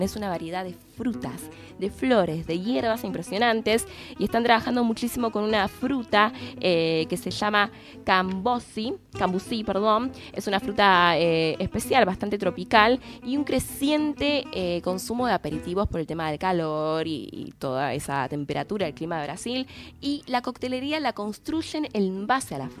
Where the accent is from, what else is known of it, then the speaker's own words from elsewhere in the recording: Argentina; Somos argentinos.